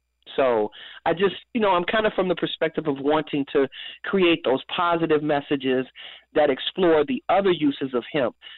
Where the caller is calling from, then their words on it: Chicago, Illinois, United States; I'm calling from Chicago.